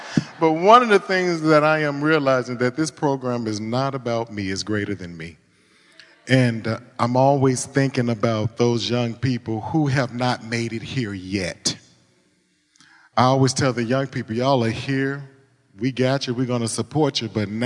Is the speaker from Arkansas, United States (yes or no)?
yes; Little Rock, Arkansas, United States; I came from Little Rock, Arkansas.